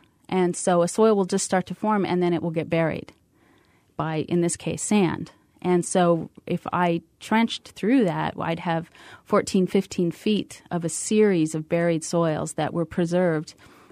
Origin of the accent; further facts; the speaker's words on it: Montana, United States; I grew up in Montana where it's very cold, and so I enjoy working and living in warm places.